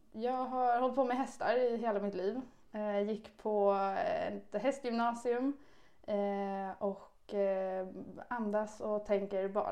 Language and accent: Swedish; Stockholm, Stockholm County, Sweden; Jag kommer från Stockholm, om man inte hör det. Så att jag bor egentligen och har bott hela mitt liv i Stockholm.